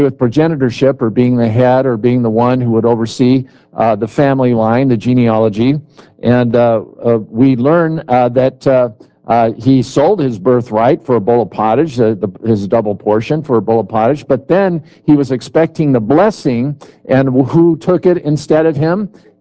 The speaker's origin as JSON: {"language": "English", "region": "California", "country": "United States", "said": "So I'm a Californian, and I'm also an American."}